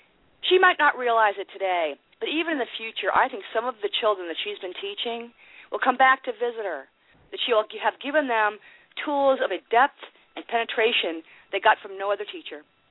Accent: Massachusetts, United States; I'm from Massachusetts.

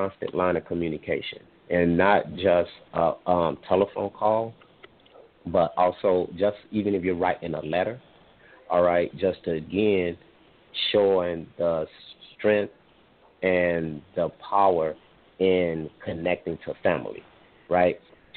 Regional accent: Chicago, Illinois, United States; and I'm from Chicago, so they was talking about why when they went in that they were still putting tokens on the CTA bus.

